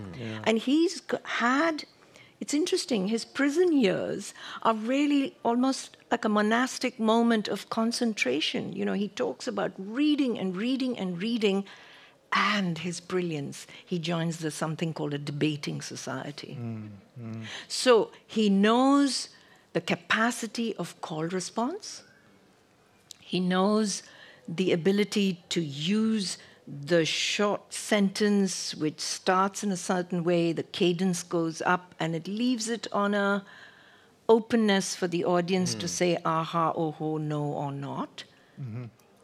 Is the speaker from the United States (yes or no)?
no; India; And it's a very strong African tradition, and I know as an Indian, very strong Indian tradition. Mm. We have the aha, oho. That's how we, in India we do it.